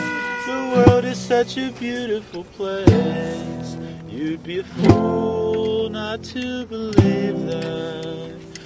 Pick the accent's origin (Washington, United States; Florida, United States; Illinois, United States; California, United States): California, United States; San Diego; And we are … We're from San Diego.